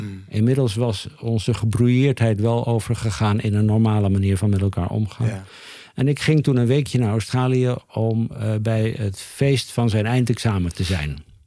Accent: Amsterdam, North Holland, Netherlands; Ik kom uit Amsterdam, hè, dus ik wist wel hoe een verslaafde eruit zag.

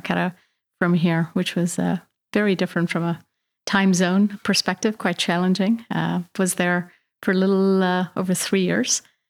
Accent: India; also born or lived in United States; now in Netherlands; So I'm originally from India, but spent most of my life in the US

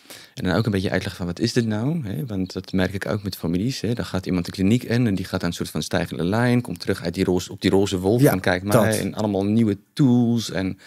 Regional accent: Johannesburg, Gauteng, South Africa; Dutch is a second language; Ik ben opgegroeid in Johannesburg. Geneeskunde gedaan in Pretoria. Dat is een stukje half uurtje buiten Johannesburg. En toen ook mijn specialisme gedaan in Johannesburg.

